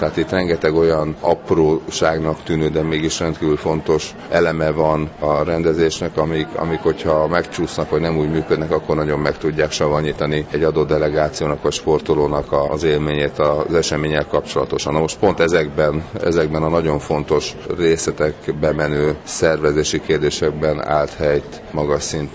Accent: Hungary; én, mint magyar

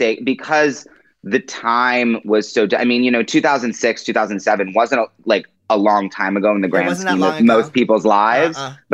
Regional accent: Pennsylvania, United States; born there; Yeah, I was born like right outside of Philly.

